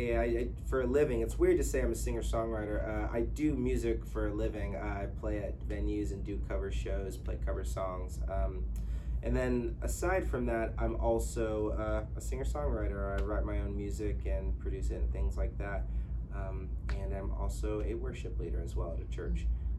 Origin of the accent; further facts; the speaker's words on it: Greensboro, North Carolina, United States; also born or lived in Miami; Yeah, I grew up in Greensboro. I mean, I was born in Miami, Florida, but I grew up in Greensboro.